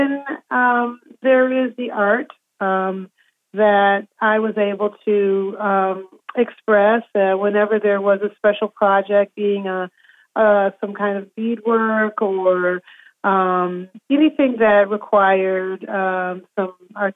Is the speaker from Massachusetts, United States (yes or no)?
yes; Springfield, Massachusetts, United States; And there was one that happened to be in my hometown, Springfield, Mass. And I applied for it, and I got it. And it was a brand new theater in my hometown